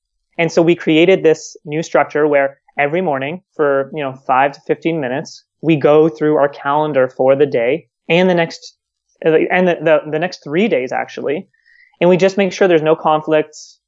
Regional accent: Toronto, Ontario, Canada; moved away as an adult; now in South Africa; So I moved to South Africa pretty recently. I'm originally from Toronto, Canada. I moved to South Africa at the beginning of the year, right before all this COVID stuff broke out.

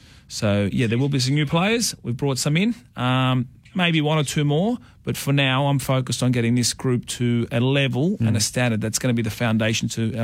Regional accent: Thomastown, Victoria, Australia; We grew up in Thomastown, so look at him now running a radio station.

